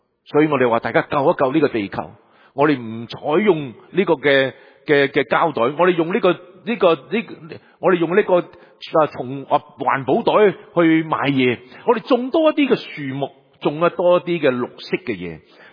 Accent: China; 我们特别我们中国人吃发菜

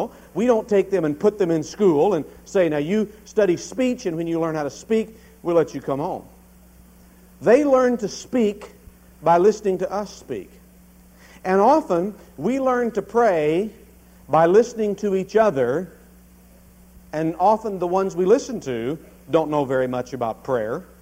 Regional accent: Kentucky, United States; I was born and raised in Kentucky. You may not be able to recognize Kentucky in my speech, unless you're from there.

